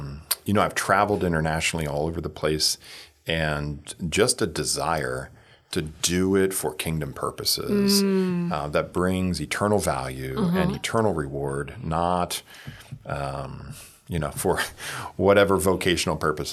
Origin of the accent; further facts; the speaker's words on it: Delaware, United States; now in Brevard County, United States; So we're from Delaware. Oh. Born and raised. Been there many generations on both sides of our family.